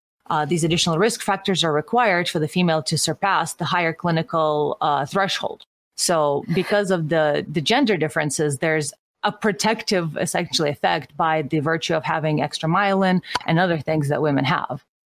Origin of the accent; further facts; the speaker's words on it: Russia; because growing up in Russia